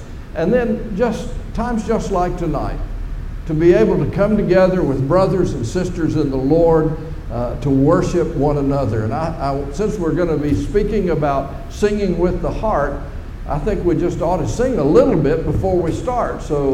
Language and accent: English; Clarksville, Tennessee, United States; I believe I was 10 years old, growing up in Clarksville, Tennessee. At the time, we were members of the Madison Street Church of Christ.